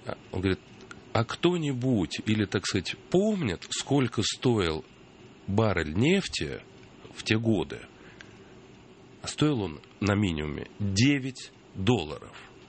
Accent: Moscow, Russia; also born or lived in Tashkent, Uzbekistan; сказать, что это мой родной город, вот в этом смысле, ну, наверное, вряд ли. Все-таки скорее Москва. Я ведь уехал в 66-м году из Ташкента, еще учась в третьем классе

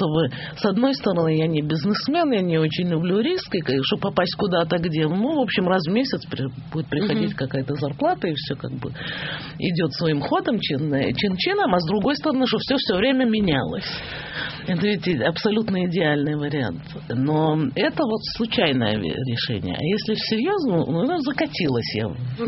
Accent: Israel; Ну, так, я из Израиля

